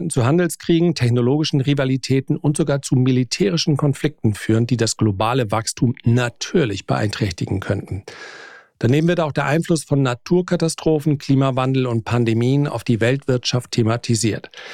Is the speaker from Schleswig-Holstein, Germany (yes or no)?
yes; Flensburg, Schleswig-Holstein, Germany; born there; wenn ich jetzt meine Geburtsstadt Flensburg eingebe